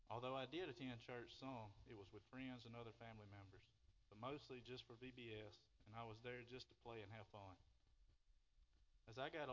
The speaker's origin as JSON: {"language": "English", "town": "Brandon", "region": "Mississippi", "country": "United States", "tie": "born or raised there", "said": "I grew up here in Brandon, Mississippi, in a family that didn't attend church"}